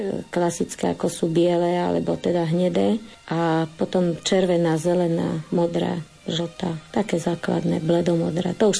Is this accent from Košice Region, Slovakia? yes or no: no; Bojnice, Trenčín Region, Slovakia; ja pochádzam z Bojnic, mamu mám odtiaľto, z veľkej lehôtky tá sa vydala do Bojnic, ja zase z Bojnic zaspäť